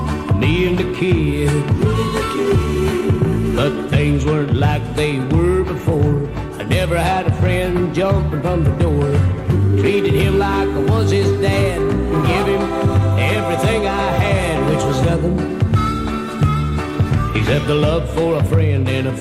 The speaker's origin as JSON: {"language": "English", "town": "Macon", "region": "Georgia", "country": "United States", "tie": "born or raised there", "said": "And by the way, Macon, Georgia is my hometown."}